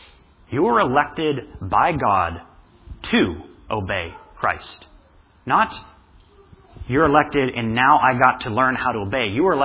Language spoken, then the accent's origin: English; United States; I'm ethnically Romanian. That's part of, I mean, I'm a mutt. I'm an American mutt.